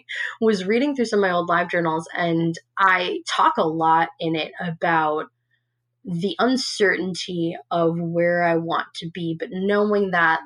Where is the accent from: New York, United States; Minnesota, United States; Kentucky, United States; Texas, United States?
New York, United States; Long Island; now in Los Angeles, United States; you know, I think too, growing up on Long Island, you know, you're right by the city. It's right there. Like, my family is from Queens. I am from Queens.